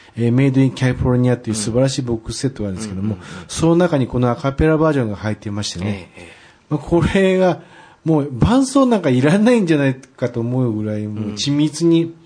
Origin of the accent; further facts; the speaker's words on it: Aichi, Japan; はい、愛知から来ました